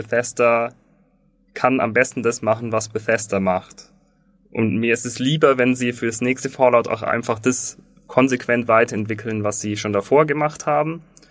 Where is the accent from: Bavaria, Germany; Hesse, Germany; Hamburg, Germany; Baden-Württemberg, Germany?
Bavaria, Germany; Allgäu nehmen, wo ich herkomme.